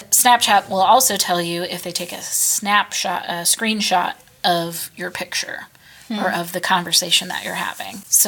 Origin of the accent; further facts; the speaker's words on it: United States; normally that's not a huge deal, even as an American, if your Facebook page gets hacked